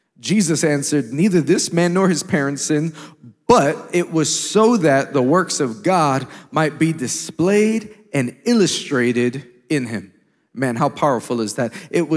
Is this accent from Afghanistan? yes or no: no; New York City, New York, United States; I come all the way from New York City